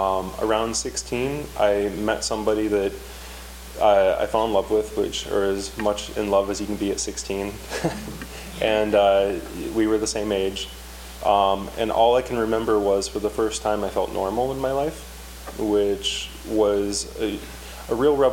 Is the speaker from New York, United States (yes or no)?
no; Gary, Indiana, United States; I grew up just outside Gary, Indiana. I was born in the late 70s.